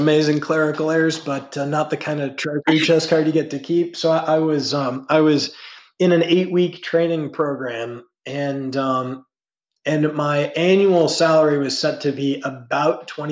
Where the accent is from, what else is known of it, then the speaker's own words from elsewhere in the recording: Ohio, United States; I grew up in the Midwest in Ohio.